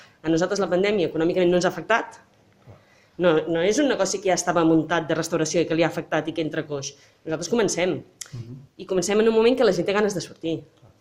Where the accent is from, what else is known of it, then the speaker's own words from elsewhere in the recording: Sabadell, Catalonia, Spain; nosaltres vivim aquí al poble des de fa 3 anys, som del Vallès tots dos, de Sabadell